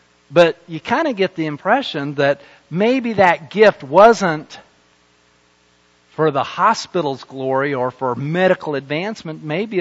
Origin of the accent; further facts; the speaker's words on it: Salt Lake City, Utah, United States; As some of you know, I grew up in Salt Lake, and in the Salt Lake Valley is where the University of Utah is.